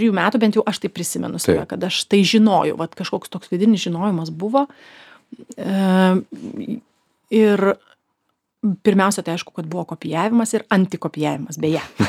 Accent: Šiauliai, Šiauliai County, Lithuania; now in Vilnius, Lithuania; Ne, aš Šiaulietė.

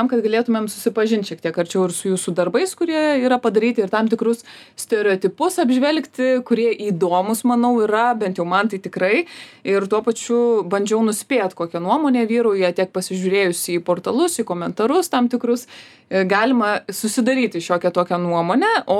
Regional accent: Vilnius, Vilnius County, Lithuania; kai augau, aš Pašilaičiuose užaugau, dabar jau kitur gyvenu

